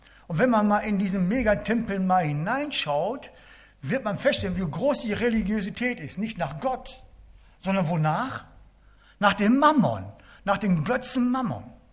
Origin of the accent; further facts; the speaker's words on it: Hamburg, Germany; Ich bin ein Hamburger und jeder weiß das.